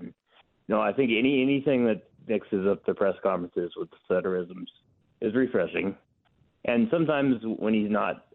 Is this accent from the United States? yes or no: yes; San Jose, California, United States; in San Jose. When the Sharks came around, that's when I fell in love with hockey.